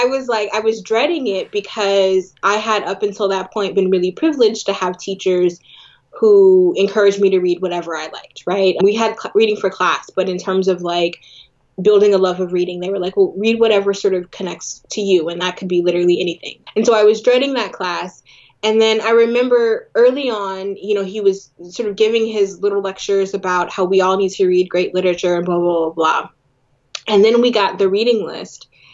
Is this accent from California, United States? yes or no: yes; California, United States; I'm from California, so a lot of my you know friends and classmates were Mexican-American.